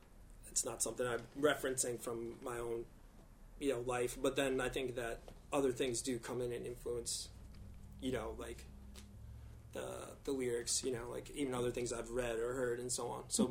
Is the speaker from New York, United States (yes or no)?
yes; Highland, New York, United States; No, I grew up in Highland. So did Josh.